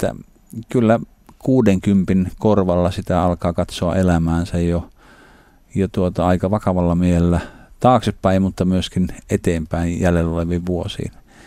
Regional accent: Nilsiä, North Savo, Finland; olen kotoisin Savosta, Nilsiästä, Herännäisyyden sydänmailta, jossa ukko Paavo Ruotsalainen aikanaan asui ja tunnen hyvin Herännäisyyden perintöä.

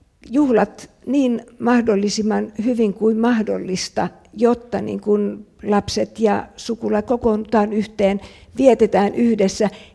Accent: Tampere, Pirkanmaa, Finland; mä oon kasvanut Tampereella tosi pienessä seurakunnassa ja käynyt ihan tavallista koulua. Tampereen yhteiskoulun kasvatti

